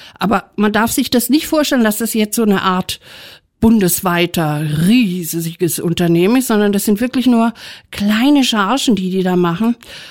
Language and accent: German; Berlin, Germany; jeder kennt eigentlich als Berliner diesen kleinen Elefanten, der da immer dran hängt.